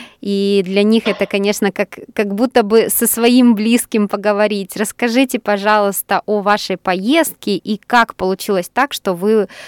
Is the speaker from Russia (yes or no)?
yes; Siberia, Russia; Да, я знаю, я тоже из Сибири.